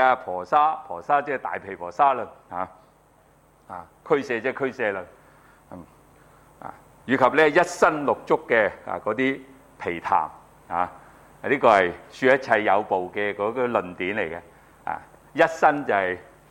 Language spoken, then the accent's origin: Cantonese; China; 咁所以咧我哋學佛嘅人咧，尤其是我哋中國人啊。